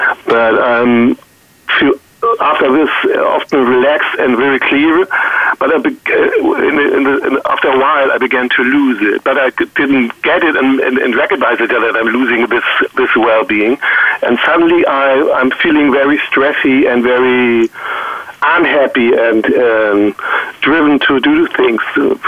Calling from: Hamburg, Germany; English is a second language; I'm calling from Hamburg, Germany.

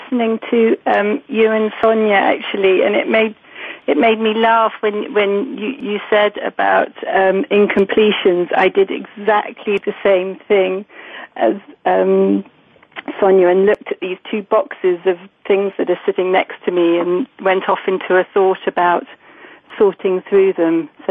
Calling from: Oxford, South East England, United Kingdom; I'm calling from Oxford in England.

